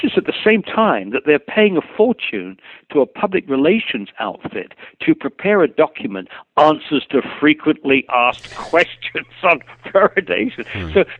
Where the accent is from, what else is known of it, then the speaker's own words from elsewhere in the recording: England, United Kingdom; It is the most depressing thing for me as an English born in England